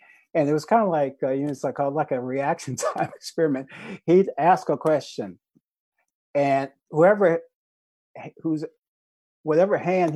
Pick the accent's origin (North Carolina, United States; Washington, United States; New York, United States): North Carolina, United States; And I grew up in North Carolina, so I didn't see them as much